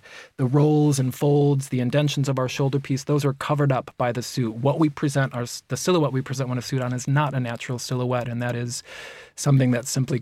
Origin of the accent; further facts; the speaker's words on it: Chicago, Illinois, United States; I'm from Chicago originally. There were tailors in Chicago, my family there.